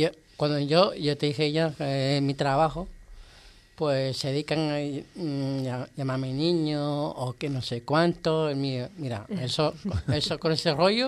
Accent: Las Palmas de Gran Canaria, Canary Islands, Spain; vino aquí a la en la Palma de Gran Canaria, de mi tierra

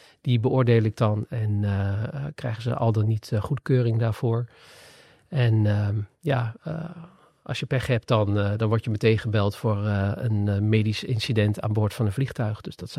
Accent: Gelderland, Netherlands; Maar ik kom uit de Achterhoek en dan is Schiphol best ver weg.

